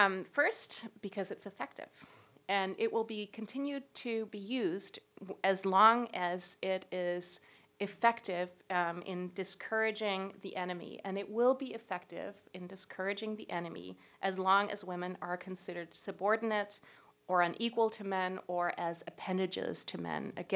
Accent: Denmark; English is a second language; I did not come out of the traditional feminist movement in my home country, Denmark.

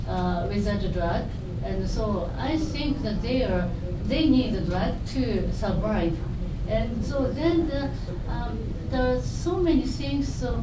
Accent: Japan; English is a second language; I'm from Japan, and I'm teaching at university and also criminal justice.

